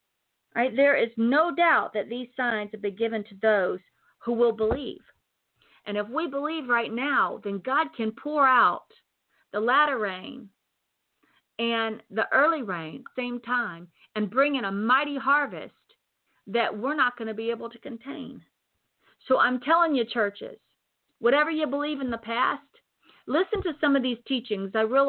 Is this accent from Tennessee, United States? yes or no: yes; Tennessee, United States; Sorry, I just showed you that I'm from Tennessee.